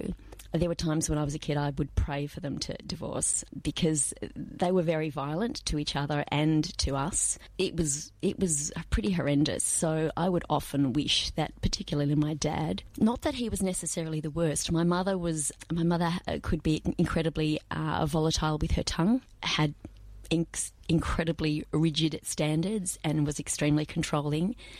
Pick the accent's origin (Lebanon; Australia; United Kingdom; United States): Australia; Research, Victoria; I am the youngest of five, and I grew up primarily in research out at Eltham. That's not where we started, but we moved out there when I was about nine.